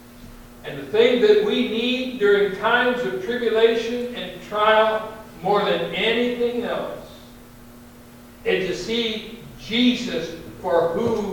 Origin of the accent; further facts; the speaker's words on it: United States; born there; I'm grateful that I was born in America. I'm grateful for the heritage that I have.